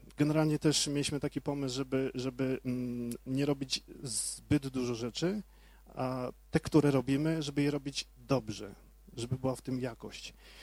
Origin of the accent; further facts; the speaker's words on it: Aleksandrów Łódzki, Łódź Voivodeship, Poland; Jesteśmy z Aleksandrowa, to 20 minut stąd, czyli całkiem niedaleko.